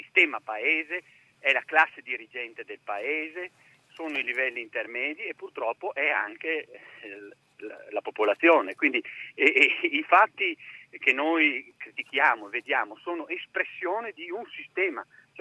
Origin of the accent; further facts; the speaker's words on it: Verona, Veneto, Italy; Io chiamo dall'estrema punta della Puglia, ma sono di Verona.